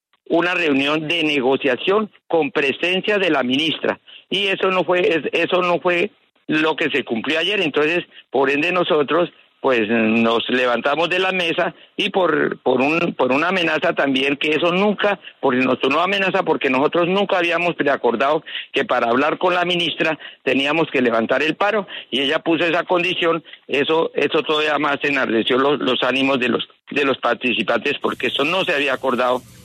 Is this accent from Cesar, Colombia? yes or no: no; Villavicencio, Meta, Colombia; Yo soy acá de la ciudad de Villavicencio, ¿sí?